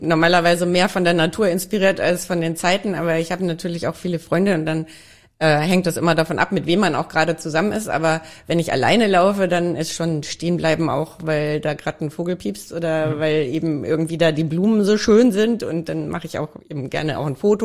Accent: North Rhine-Westphalia, Germany; ich mache es nur dort in meiner Heimat

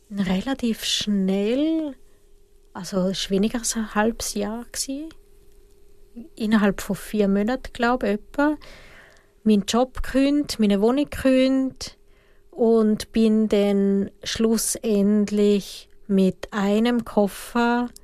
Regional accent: Austria; now in Switzerland; Ich bin jetzt in Österreich aufgewachsen. Zu dem Zeitpunkt habe ich in Wien gelebt.

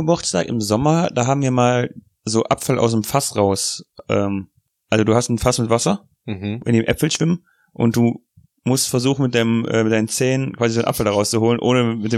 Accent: China; Ja, und ich bin auch nicht Russe, ich bin Chinese.

